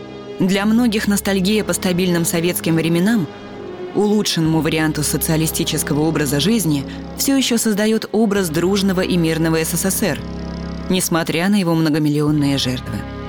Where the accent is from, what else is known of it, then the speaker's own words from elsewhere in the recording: Crimea, Ukraine; born there; Мне нравится моя малая родина. Место, где я родилась. Полуостров Крым. Но опять же, это не Украина.